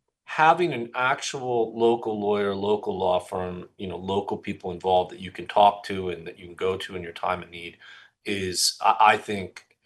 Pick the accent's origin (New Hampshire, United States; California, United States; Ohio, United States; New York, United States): California, United States; Bakersfield; I'm from Bakersfield. I've really, outside of going away to school, I've never lived anywhere else. And so this is my home.